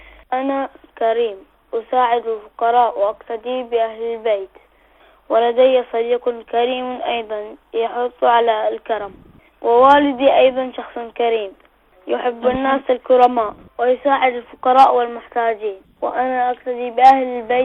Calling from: Bahrain; من البحرين

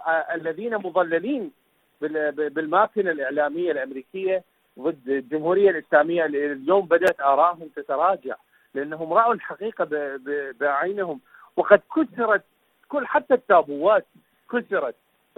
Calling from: Iraq; من العراق

